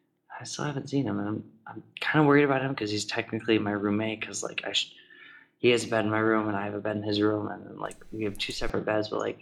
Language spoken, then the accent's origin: English; England, United Kingdom; these people are speaking Italian, and I'm English.